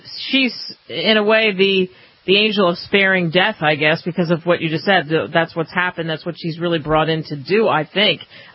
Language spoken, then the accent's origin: English; New Jersey, United States; I'm from New Jersey.